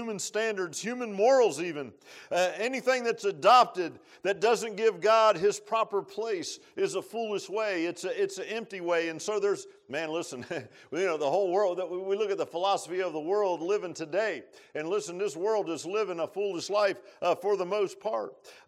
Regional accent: Virginia Beach, Virginia, United States; because I grew up in Virginia Beach, and now I was up on this farm, man.

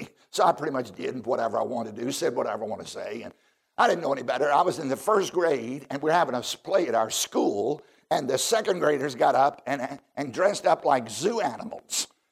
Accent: Virginia, United States; I grew up down in Southside, Virginia.

